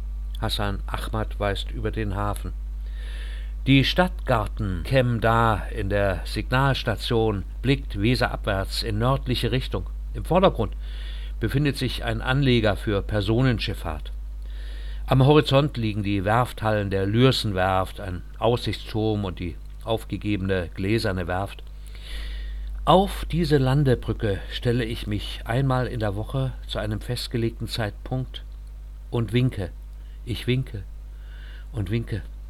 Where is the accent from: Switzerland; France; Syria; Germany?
Syria; first language Kurdish; German is a second language; meine Nationalität ist arabisch, aber meine Muttersprache ist kurdisch. Da hatten wir in Syrien gleich 2 Probleme. Durch unsere Glaubensansichten gerieten wir ins Abseits.